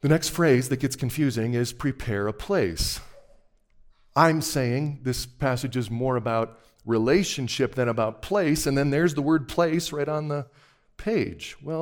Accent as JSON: {"language": "English", "region": "Colorado", "country": "United States", "said": "No, I'm from Colorado. Live just outside of Denver."}